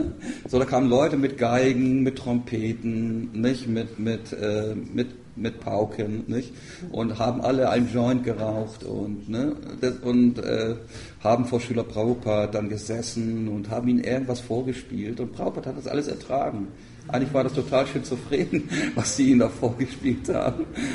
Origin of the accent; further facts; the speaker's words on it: Northern Germany, Germany; in ganz Norddeutschland, wo ich herkomme